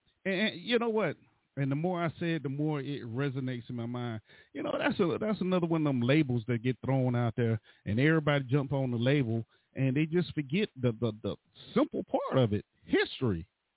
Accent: United States; We're Americans. Yeah, we're going to have our differences, of course.

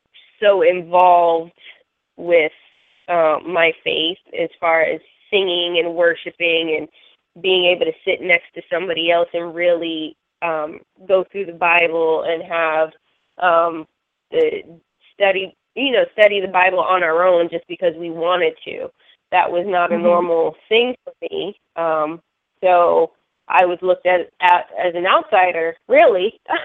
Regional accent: United States; I was a minority, and I mean, I'm African American now, so I'm a minority in the U.S.

